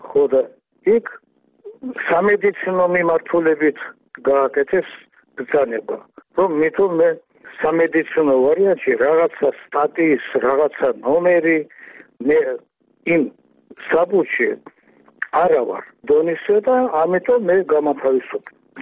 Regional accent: Tbilisi, Georgia; born there; მაგრამ მე ხომ თბილისში დავიბადე კაცო.

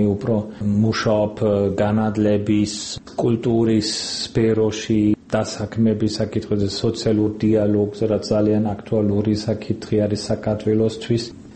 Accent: West Germany, Germany; Georgian is a second language; moved away as an adult; now in Tbilisi, Georgia; ჩემთვის ძალიან საინტერესო იყო, მე დასავლეთ გერმანიიდან ვარ

